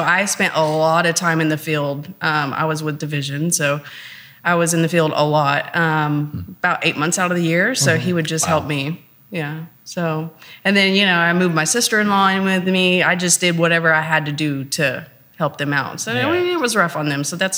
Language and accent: English; Arkansas, United States; So I'm originally from Arkansas.